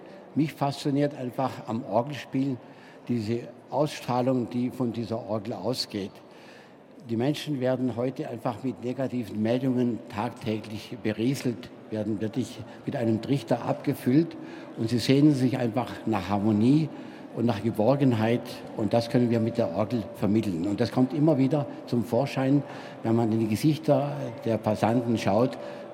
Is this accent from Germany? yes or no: yes; Baden-Württemberg, Germany; Ich komme ja aus dem Schwarzwald, das war genau aus Villingen.